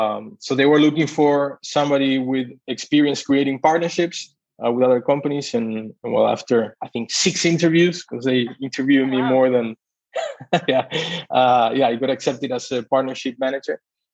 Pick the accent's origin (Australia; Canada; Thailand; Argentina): Argentina; Buenos Aires; moved away as an adult; I come from Argentina. I was born and raised in Buenos Aires until I was around 20 years old that I left the States